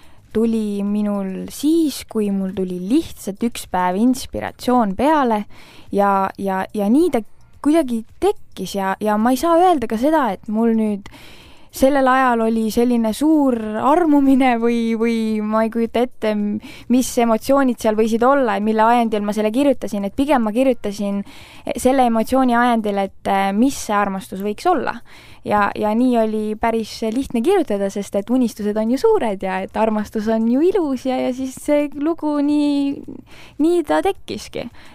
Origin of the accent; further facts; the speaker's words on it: Tartu, Tartu County, Estonia; No mina olen Tartu tüdruk